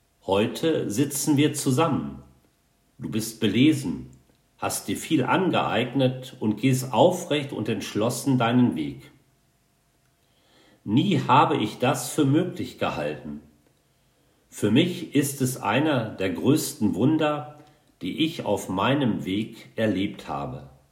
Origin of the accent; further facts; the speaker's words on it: Ennigerloh, North Rhine-Westphalia, Germany; Heute am Samstag, den 10. Februar, bin ich bei meinen Eltern in meiner Heimatstadt Ennigerloh.